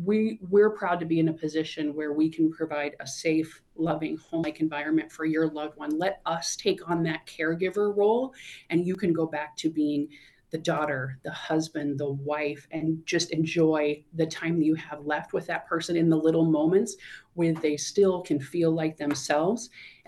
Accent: South Dakota, United States; You know, growing up in South Dakota, I think there is nothing more beautiful than some of the outdoor spaces that we have around here.

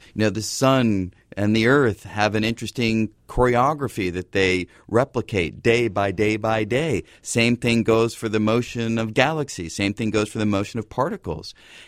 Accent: Manhattan, New York, United States; Well, the only problem with that is I grew up in Manhattan, so when you looked at the night sky, maybe you saw one little dot.

